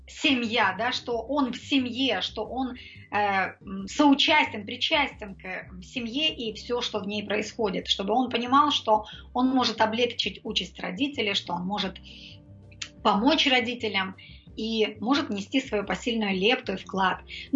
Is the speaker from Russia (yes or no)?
no; Odesa Oblast, Ukraine; born there; Я родилась в Одесской области, в Разделянском районе, и помню, как все это еще в моей жизни имело место быть.